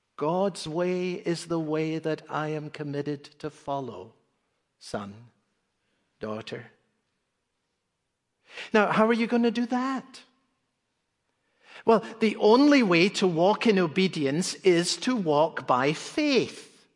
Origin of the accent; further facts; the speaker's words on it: Edinburgh, Scotland, United Kingdom; he was a deacon in the little church in which we grew up in Edinburgh, Scotland.